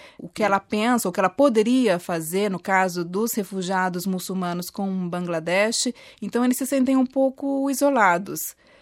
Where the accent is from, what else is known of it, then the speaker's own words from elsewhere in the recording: Brazil; Eu sou brasileira